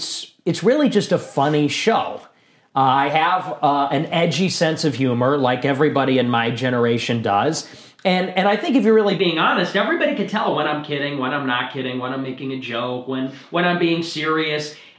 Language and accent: English; Chicago, Illinois, United States; I grew up in Chicago. This city is a third white.